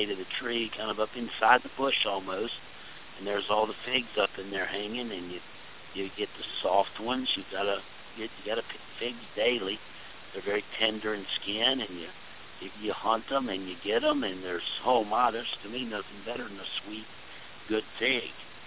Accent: Gulf Coast, United States; moved away; We're in Pennsylvania here, but I grew up on the Gulf Coast, and fig trees were a big part of our life.

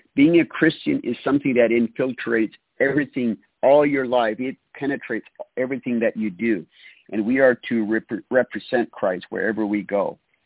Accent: Wisconsin, United States; I'm from Wisconsin doing the daily inspiration here

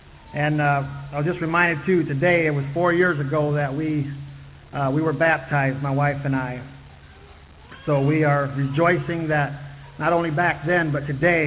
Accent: Grayville, Indiana, United States; I'm from Grayville, Indiana.

